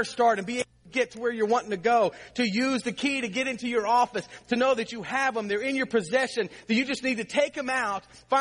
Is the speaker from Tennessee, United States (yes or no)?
no; Virginia, United States; I did not grow up with locked doors. I grew up in Southern Virginia. We never locked our door.